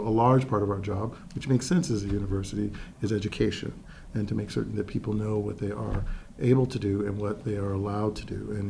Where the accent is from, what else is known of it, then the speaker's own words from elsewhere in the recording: Atlanta, Georgia, United States; I came from the Atlanta public school system at a time when very few of the students from there would go to where eventually I did my undergraduate degree.